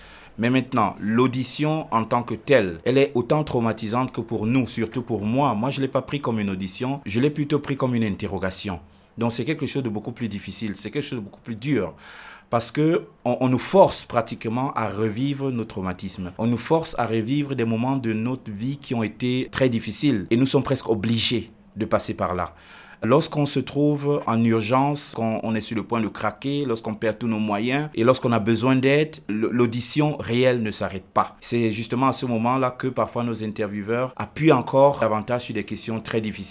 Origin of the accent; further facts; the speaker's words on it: Cameroon; now in Winterthur, Switzerland; Je suis originaire du Cameroun. Ça fait 6 ans que je vis en Suisse. Plus précisément dans la ville de Winterthur, dans le canton de Zurich.